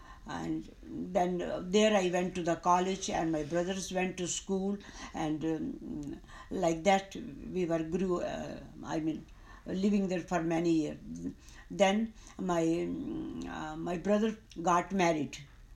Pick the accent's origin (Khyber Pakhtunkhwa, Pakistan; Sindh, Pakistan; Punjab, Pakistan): Khyber Pakhtunkhwa, Pakistan; Peshawar; And we grew up in Pakistan, Peshawar, where my father was a big businessman.